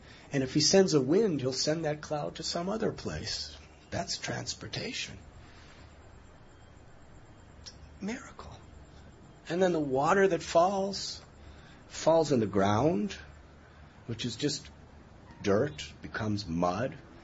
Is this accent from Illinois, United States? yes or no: yes; Chicago, Illinois, United States; I was brought up in Chicago, north of Chicago. And I remember as a youth in the winter, how much snow.